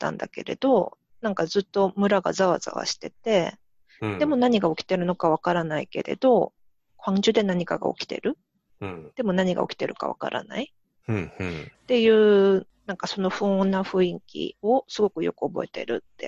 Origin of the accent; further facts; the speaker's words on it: South Korea; Japanese is a second language; 私、韓国人にしてはすごい器用な部類に入ると思うんですけどね。